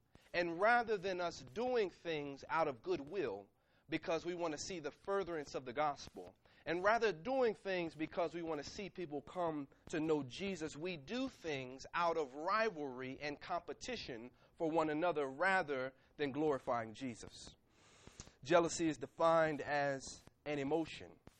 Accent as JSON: {"language": "English", "town": "Burlington", "region": "New Jersey", "country": "United States", "tie": "born or raised there", "said": "One of my favorite pastimes growing up in Burlington, New Jersey, was playing baseball."}